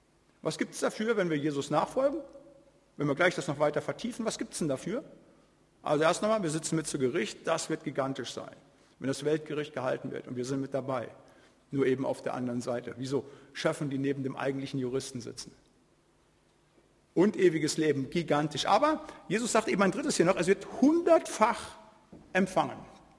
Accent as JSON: {"language": "German", "region": "Bremen", "country": "Germany", "said": "Ich komme aus Bremen"}